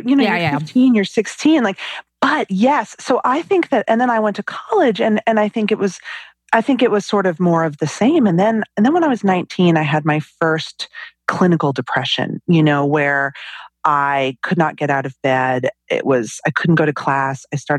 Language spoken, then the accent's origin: English; New York metropolitan area, United States; I grew up in the New York City suburbs, you know, very dysfunctional family, but I certainly wanted for nothing.